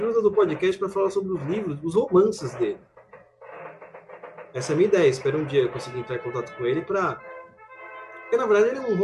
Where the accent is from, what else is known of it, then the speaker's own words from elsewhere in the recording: Maringá, Paraná, Brazil; É, sou de Maringá, Paraná.